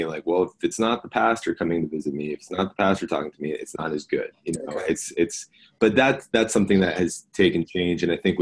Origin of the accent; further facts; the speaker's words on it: New Jersey, United States; now in Maryland, United States; Even though I've lived in Maryland for, you know, 15 years, I grew up in North Jersey where towns were a little smaller and everything.